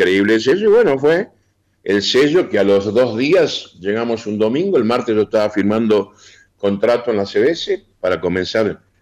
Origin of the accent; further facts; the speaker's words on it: Buenos Aires, Argentina; yo vengo de Buenos Aires, me crié en Floresta, que es un barrio de la capital.